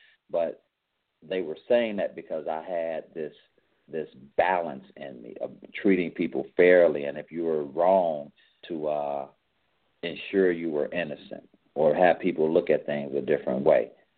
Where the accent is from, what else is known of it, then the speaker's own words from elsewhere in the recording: Chicago, Illinois, United States; When I was a kid and I grew up in Chicago in an area that they call K-Town